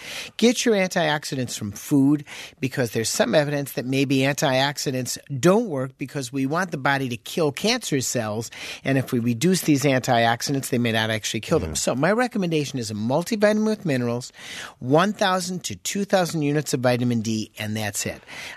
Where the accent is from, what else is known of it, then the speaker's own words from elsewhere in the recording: Chicago, Illinois, United States; I remember I grew up in Chicago and we didn't have air conditioning in our house